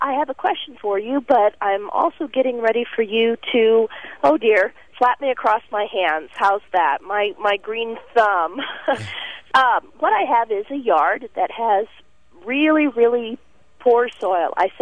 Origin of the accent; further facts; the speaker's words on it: South Dakota, United States; now in Oklahoma, United States; I grew up in South Dakota on the prairie in South Dakota, and of course there's lots of prairie flowers there and here in Oklahoma